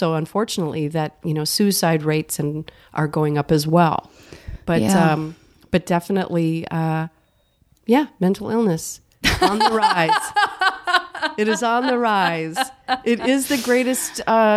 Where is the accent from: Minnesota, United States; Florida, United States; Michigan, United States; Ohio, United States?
Minnesota, United States; New Hope; I'm Minnesota. Okay. Yeah. Suburbs of Minneapolis. New Hope.